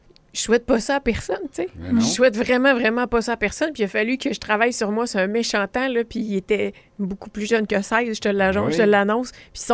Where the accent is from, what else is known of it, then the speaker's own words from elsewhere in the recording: Sherbrooke, Quebec, Canada; now in Quebec City, Canada; Ben moi, je me rappelle la journée que je suis partie, que j'ai quitté Sherbrooke pour m'en venir ici à Québec.